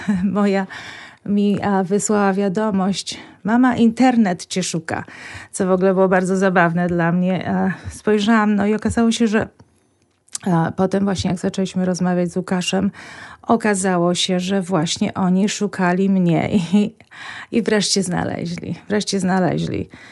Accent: Kurów, Lublin Voivodeship, Poland; moved away as an adult; now in United States; Urodziłam się w Kurowie. Tam się wychowałam. I od momentu, kiedy przyjechałam tu na studia do Lublina, moje życie już w większości było związane właśnie z Lublinem, aż do wyjazdu do Stanów.

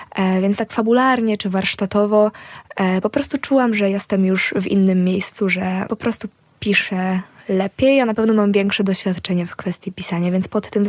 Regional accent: Lublin, Lublin Voivodeship, Poland; moved away; Lublin, czyli właśnie miasto, z którego pochodzę i z którego niedawno wyjechałam

